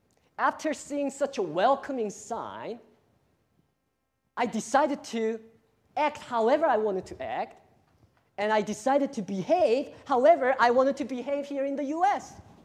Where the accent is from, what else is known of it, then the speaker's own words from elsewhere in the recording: Cambodia; English is a second language; moved away as an adult; also born or lived in Korea; now in United States; I was born in Korea and raised most of my life in Cambodia as a missionary kid. But I came to the U.S., at the age of 18